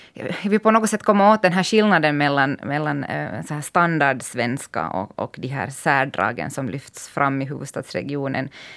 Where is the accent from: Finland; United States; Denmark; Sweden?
Finland; Helsinki, Uusimaa; jag är också själv född och uppvuxen i Helsingfors